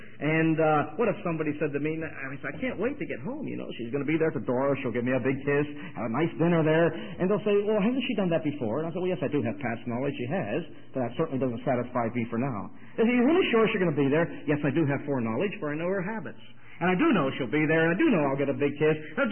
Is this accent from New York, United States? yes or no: yes; Rochester, New York, United States; You know, as you know, I'm from Rochester. We get a lot of snow in the winter.